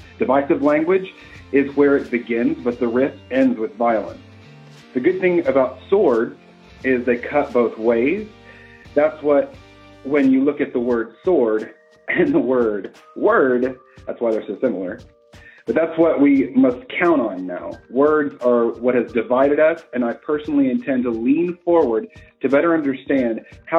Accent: San Diego, California, United States; I'm a blogger from San Diego.

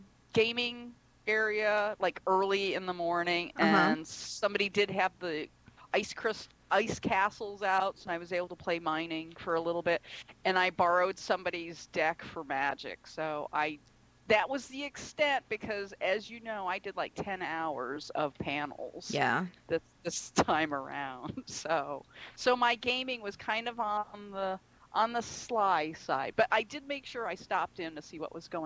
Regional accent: Binghamton, New York, United States; In the city, yeah, they're Indian names. In the city that I grew up in Binghamton.

